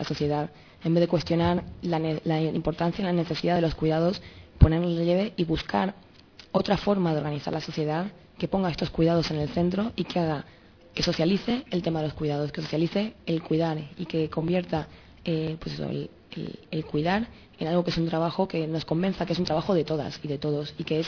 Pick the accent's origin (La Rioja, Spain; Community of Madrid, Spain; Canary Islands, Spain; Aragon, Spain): Community of Madrid, Spain; Madrid; Yo soy del barrio de Lavapiés